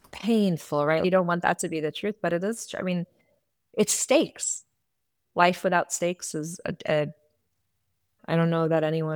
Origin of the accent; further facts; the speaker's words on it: United States; born there; I was born in the States. I was born with certain, with different kinds of privileges. I was born in between two cultures.